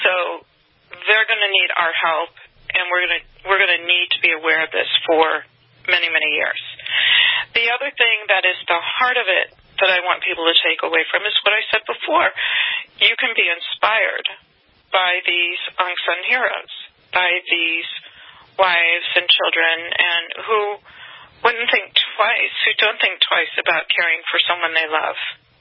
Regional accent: Omaha, Nebraska, United States; I'm from Omaha, Nebraska.

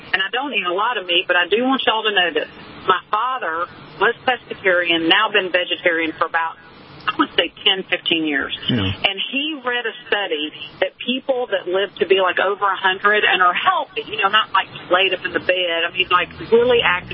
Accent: Deep South, United States; I was raised in the Deep South where we ate sugar at every meal.

